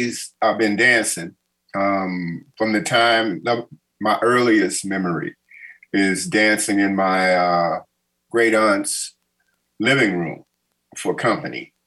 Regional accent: Forest City, Arkansas, United States; I was born in Arkansas, Forest City, Arkansas, which is 40 miles west of Memphis.

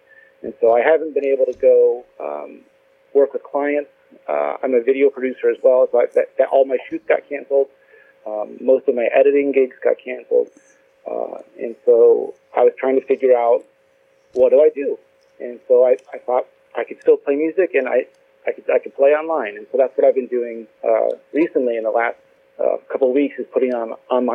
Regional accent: Indiana, United States; moved away; Yeah, so I grew up in the Northwest Indiana region, and I moved out to the Bay Area, California in 2012.

